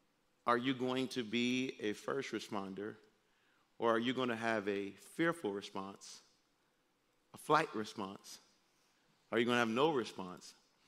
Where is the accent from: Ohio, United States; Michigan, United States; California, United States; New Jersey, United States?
Michigan, United States; Detroit; Now, I grew up in Detroit, and all of Detroit, to me, is the inner city, and it was a rough life